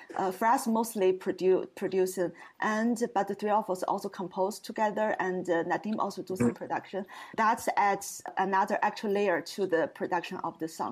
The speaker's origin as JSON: {"language": "English", "country": "Canada", "first_language": "Mandarin Chinese", "second_language": "English", "said": "It is in Mandarin Chinese, which is my mother tongue. I'm Chinese Canadian."}